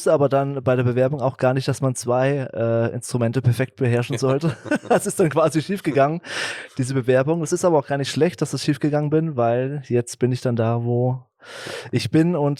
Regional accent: Fulda, Hesse, Germany; now in Hamburg, Germany; In Edelzell habe ich gelebt, genau. 23 Jahre.

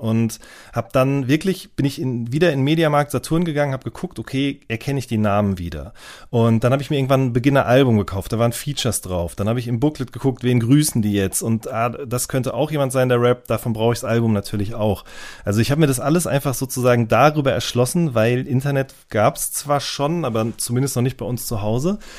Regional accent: North Rhine-Westphalia, Germany; also ich komme ja aus NRW und da gab es dann ab und an mal im Radio Abendsendungen, in denen auch Rap gespielt wurde.

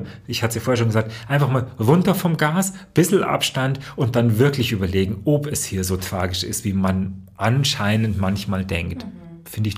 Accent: Lübeck, Schleswig-Holstein, Germany; In Lübeck bin ich immer. Also Lübeck ist meine Heimat.

